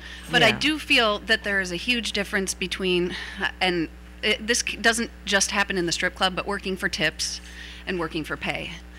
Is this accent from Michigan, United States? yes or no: yes; Michigan, United States; I grew up in Michigan.